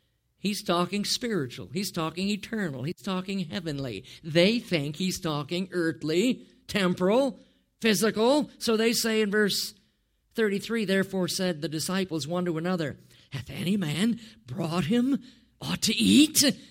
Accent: Wisconsin, United States; I grew up in Wisconsin.

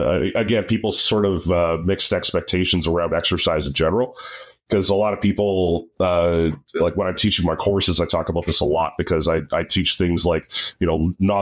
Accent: Canada; Well, they help us a little less being Canadian and not being able to actually monetize TikTok

